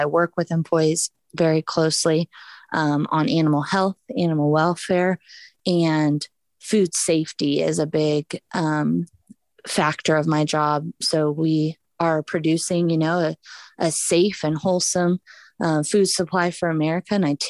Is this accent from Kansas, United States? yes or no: yes; Satanta, Kansas, United States; Yes, I'm a Kansan through and through. So I grew up in Southwest Kansas. I grew up in, it's called Satana, about 30 to 40 minutes from Oklahoma and probably an hour from Colorado.